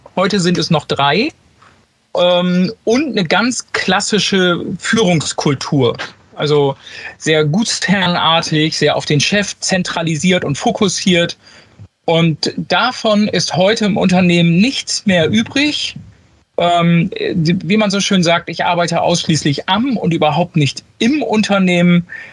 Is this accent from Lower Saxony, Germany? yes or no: yes; Lower Saxony, Germany; Also, ich komme aus der schönen Wesermarsch. Wer genau wissen will, wo das liegt, zwischen Bremen und Bremerhaven